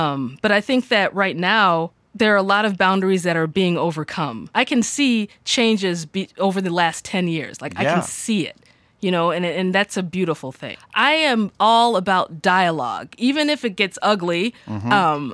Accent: United States; growing up as a Nigerian American who's really awake and interested in both sides, like I grew up in the United States

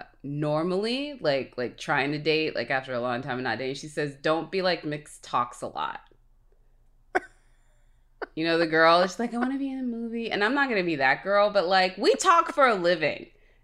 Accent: Texas, United States; now in Los Angeles, United States; Like I said, I'm from Texas and I got a rude awakening moving to Los Angeles.

